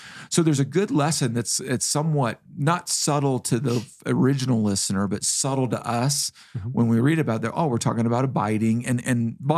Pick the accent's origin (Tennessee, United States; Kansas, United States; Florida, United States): Kansas, United States; also born or lived in Indiana; I grew up in Kansas and Indiana.